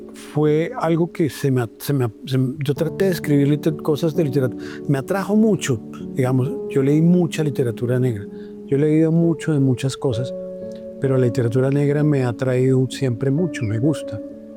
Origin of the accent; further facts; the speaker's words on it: Bogotá, Colombia; yo soy bogotano, entonces yo quería una novela que hablara de Bogotá contemporánea